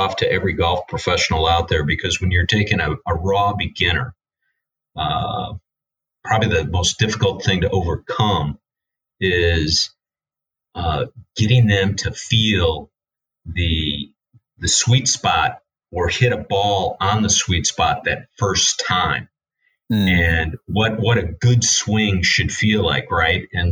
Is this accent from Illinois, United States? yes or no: yes; Champaign, Illinois, United States; I grew up in Champaign, Illinois, and I'll never forget.